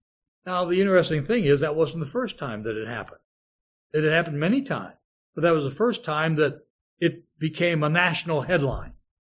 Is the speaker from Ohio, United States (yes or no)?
yes; Youngstown, Ohio, United States; The river in my hometown of Youngstown, Ohio, the Mahoning River, also so polluted by steel mills along the river, there was no life in the river.